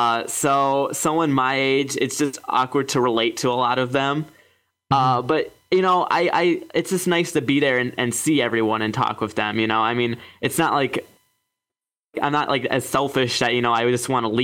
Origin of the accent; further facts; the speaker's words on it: Ohio, United States; I'm from Ohio area, but I visit Baltimore a lot. I have a lot of family there.